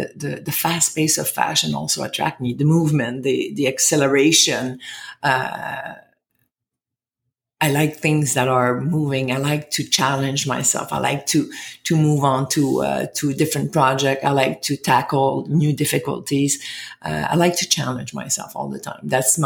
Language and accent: English; Montreal, Quebec, Canada; born there; I was born in Montreal